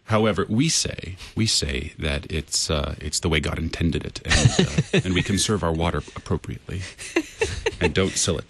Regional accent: Oregon, United States; I was homeschooled through high school. I was privileged to play basketball and football out in the wilds of Eastern Oregon

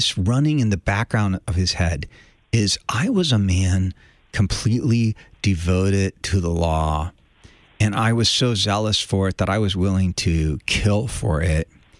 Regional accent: East Coast, United States; growing up on the East Coast, I had actually never heard that hymn until I came to seminary.

